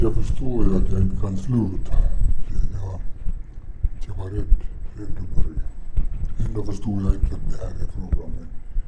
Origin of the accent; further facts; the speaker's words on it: Helsinki, Uusimaa, Finland; Jag är född i Helsingfors och det där har bott här i hela mitt liv egentligen. Förutom tiden utomlands.